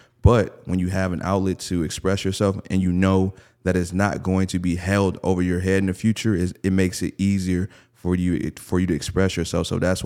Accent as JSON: {"language": "English", "town": "Milwaukee", "region": "Wisconsin", "country": "United States", "said": "I'm already from Milwaukee. And, you know, being from Milwaukee, you got to work super hard to be seen."}